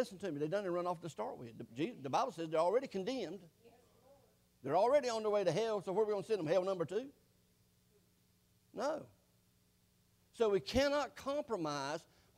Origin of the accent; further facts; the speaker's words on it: North Carolina, United States; He said, where are you from? I said, from Eastern North Carolina.